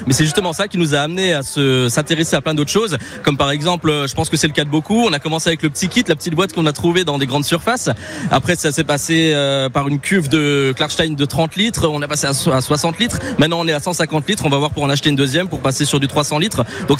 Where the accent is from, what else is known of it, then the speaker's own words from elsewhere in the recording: Forbach, Grand Est, France; C'est ça, on est originaire de Forbach.